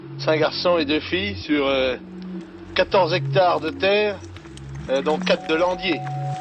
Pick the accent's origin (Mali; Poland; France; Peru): France; Brittany; Je suis de Bretagne, d'abord, bien sûr, et mon patriotisme est d'abord régional et provincial. Je suis de France, et puis je suis d'Europe aussi.